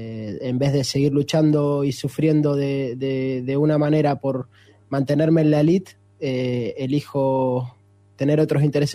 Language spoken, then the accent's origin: Spanish; Argentina; now in Shanghai, China; son los amigos, somos todos argentinos, algún chileno, alguno que otro, pero somos todos argentinos